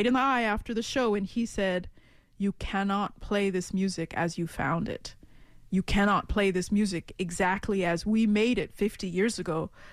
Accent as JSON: {"language": "English", "town": "Brooklyn", "region": "New York", "country": "United States", "tie": "born or raised there", "said": "New York, like growing up in Brooklyn, I was so surrounded by jazz."}